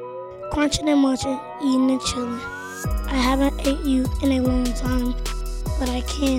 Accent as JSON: {"language": "English", "region": "Louisiana", "country": "United States", "said": "I'm from Louisiana, where it never gets cold. The first time I ever saw snow, I was 5 years old."}